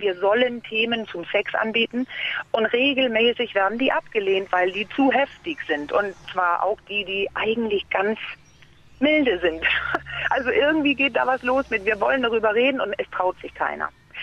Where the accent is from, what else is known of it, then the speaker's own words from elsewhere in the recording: Denmark; German is a second language; Nein, gerade darüber nicht, weil ich bin ja Dänin.